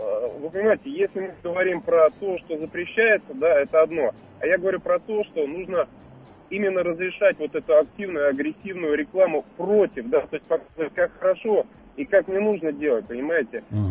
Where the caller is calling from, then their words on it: Dmitrov, Moscow Oblast, Russia; Я звоню из Подмосковья, из Дмитрова.